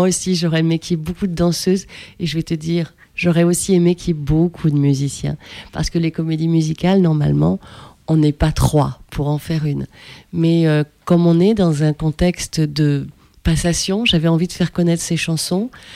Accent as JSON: {"language": "French", "town": "Paris", "region": "Île-de-France", "country": "France", "tie": "born there", "said": "Mon père est né en France, ma mère est née à Paris et moi je suis née à Paris."}